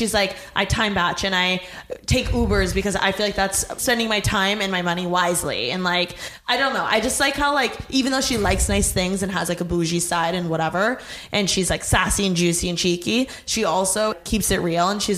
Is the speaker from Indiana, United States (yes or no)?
yes; Indiana, United States; From Indiana. Oh my gosh, okay. Yeah, so small town, and I'm from the Midwest.